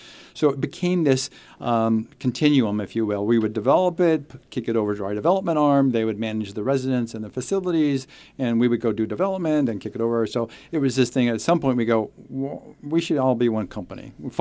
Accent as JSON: {"language": "English", "town": "Bakersfield", "region": "California", "country": "United States", "said": "But I was originally from Bakersfield, and for a number of years thought the whole world was like Bakersfield. So, you know, but I learned otherwise. But yeah, I'm a California boy."}